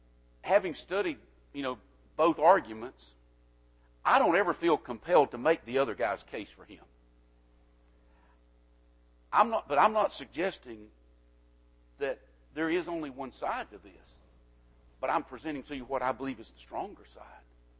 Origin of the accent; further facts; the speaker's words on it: United States; I'm an American, but I first should be a Christian.